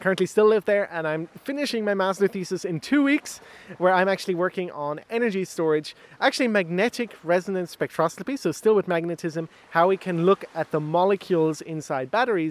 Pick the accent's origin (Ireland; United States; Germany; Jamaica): Ireland; Munster; I'm from West Cork. I'm 23 years old now